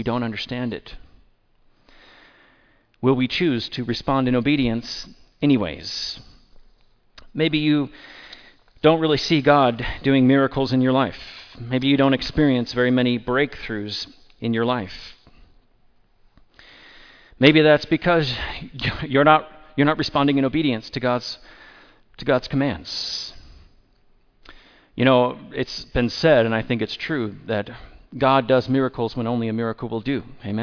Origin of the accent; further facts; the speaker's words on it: California, United States; now in Austria; As a Californian in Austria, and I'm like, I've never been to Utah.